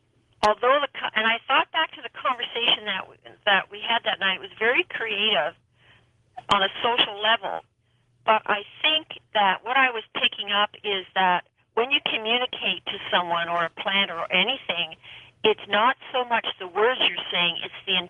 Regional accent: Toronto, Ontario, Canada; now in Petaluma, United States; Yeah, well, I'm actually from Toronto, Canada

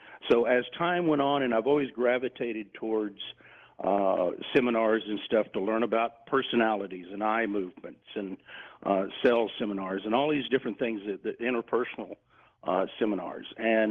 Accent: Texas, United States; You know, it happened when I was a kid, growing up in Texas, and I started martial arts when I was 11, and I started competing kickboxing around the state of Texas when I was 16, 17 years old.

